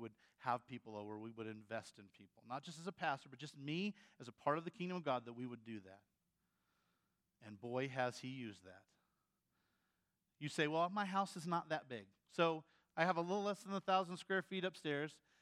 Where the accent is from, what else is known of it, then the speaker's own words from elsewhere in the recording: Iowa, United States; I'm from Iowa, I can say that.